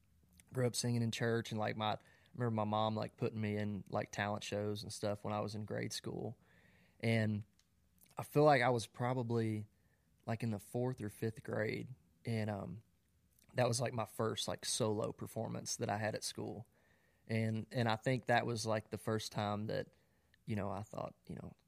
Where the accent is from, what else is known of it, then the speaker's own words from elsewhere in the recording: Kentucky, United States; Man, I grew up in Western Kentucky. And, just a small town there.